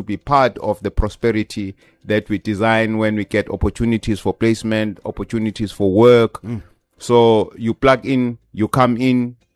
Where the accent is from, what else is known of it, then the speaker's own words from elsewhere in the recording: Newcastle, KwaZulu-Natal, South Africa; I hail from Newcastle, Matateni.